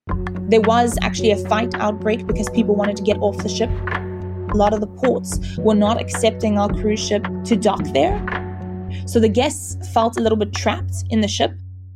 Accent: Cape Town, Western Cape, South Africa; I'm from Cape Town, South Africa.

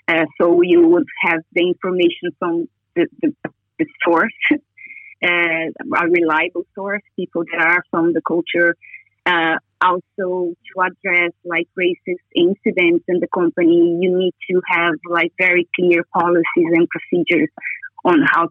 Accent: Brazil; And I told him, like, I am from Brazil.

